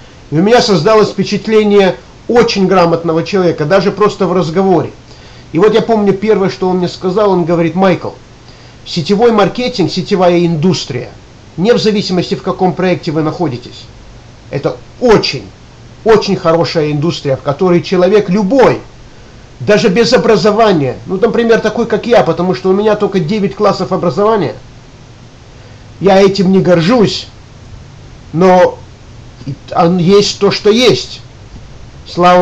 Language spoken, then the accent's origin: Russian; Riga, Latvia; now in Philadelphia, United States; я сам родом из Риги. В Америке живу уже почти 33 года, живу в городе Филадельфии.